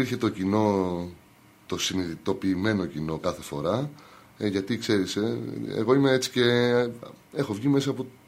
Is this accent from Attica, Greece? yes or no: yes; Athens, Attica, Greece; born there; also born or lived in Thessaloniki; Εγώ προσωπικά έχω γεννηθεί στην Αθήνα. Εδώ γεννήθηκα. Η καταγωγή μου είναι από τον πατέρα μου, από την ορεινή Γορτινία. Και η μητέρα μου είναι από την Κρήτη.